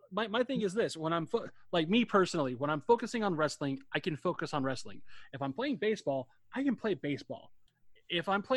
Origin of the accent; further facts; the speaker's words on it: Denver, Colorado, United States; Well, I grew up in Denver, so it was like a football town forever.